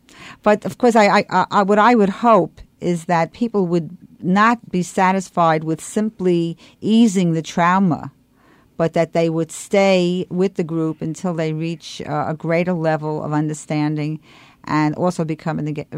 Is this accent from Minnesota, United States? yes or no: no; New York, United States; accent: New York accent; So he immediately started imitating my New York accent, right?